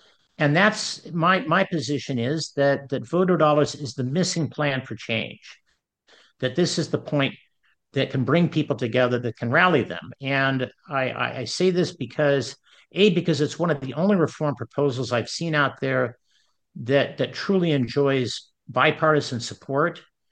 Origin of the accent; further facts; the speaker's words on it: United States; Above all, it's about a government by the people, which we Americans